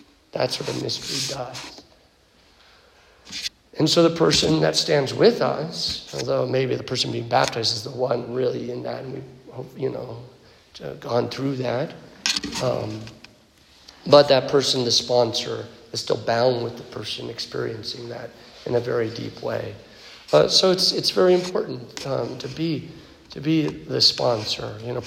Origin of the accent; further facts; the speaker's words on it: California, United States; When I was a teenager in Central Coast, California, I was, if you know, like the classic punk PK, that was me.